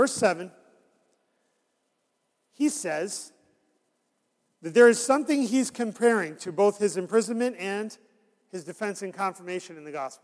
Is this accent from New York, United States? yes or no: yes; Syracuse, New York, United States; I grew up in Syracuse where it was cloudy for 300 days a year.